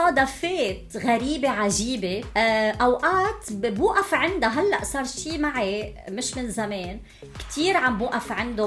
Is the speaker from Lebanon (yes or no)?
yes; Lebanon; إلا أنه أنا لبنانية باسبوري لبناني